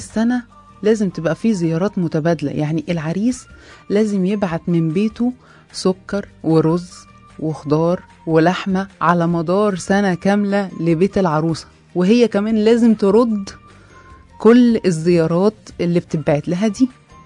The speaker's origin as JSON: {"language": "Arabic", "country": "Egypt", "said": "وتقريبا معظم عندنا في مصر معظم المحافظات او القرى الكبيره بتنفذه."}